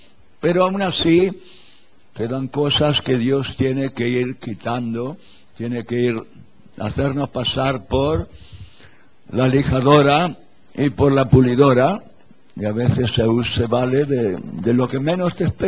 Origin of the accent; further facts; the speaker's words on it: Buenos Aires, Argentina; born there; yo soy compatriota, nací en Buenos Aires, ¿no?